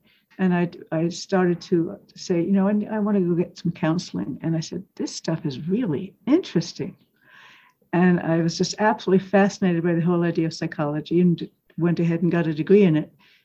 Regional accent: Cambridge, East of England, United Kingdom; born there; my father went to the University of Cambridge. And that's where I was born.

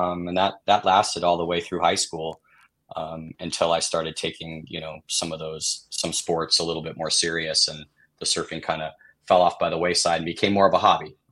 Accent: Manhattan Beach, California, United States; now in Hermosa Beach, United States; I was born in Torrance, California, but raised and grew up, you know, and still live in the South Bay. I grew up in a town called Manhattan Beach

